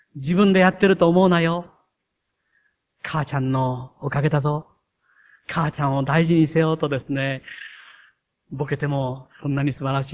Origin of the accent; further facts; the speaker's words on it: Kochi, Japan; 私と同じ高知県出身、高知出身の牧師に、島村企画、亀鶴、島村企画っていうですね、牧師がいらっしゃいました。